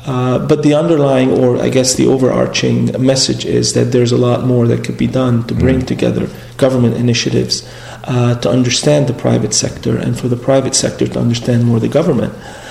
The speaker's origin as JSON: {"language": "English", "town": "Beirut", "region": "Beirut Governorate", "country": "Lebanon", "tie": "born or raised there", "moved": "as an adult", "said": "I was born and raised in Beirut. My family originally comes from Tripoli, but we never lived there. We lived in Beirut most of our life. And I was there until 87, graduated high school, and came straight to the U.S., Northern Virginia."}